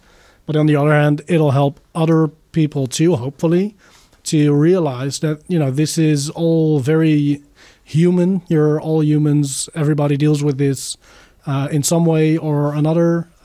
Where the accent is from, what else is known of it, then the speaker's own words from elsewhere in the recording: North Brabant, Netherlands; English is a second language; I am from the Netherlands. I live in the region of Eindhoven.